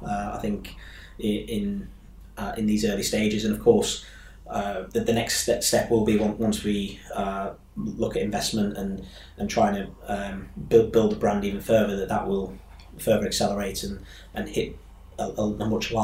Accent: Hull, Yorkshire and the Humber, United Kingdom; came back to my hometown area, being Hull, and dealt with commercial agency, probably across the Hull and East Riding region.

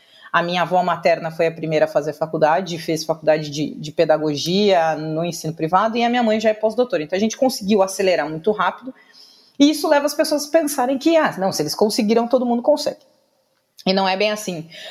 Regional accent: Pelotas, Rio Grande do Sul, Brazil; aqui em Pelotas, no Rio Grande do Sul, de onde eu sou, de onde falamos, onde ficarei até a vacina sair, eu acho.

